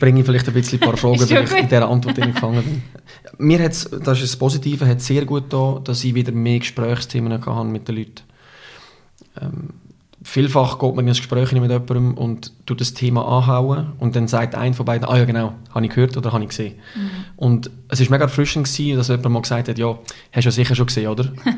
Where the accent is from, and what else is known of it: Switzerland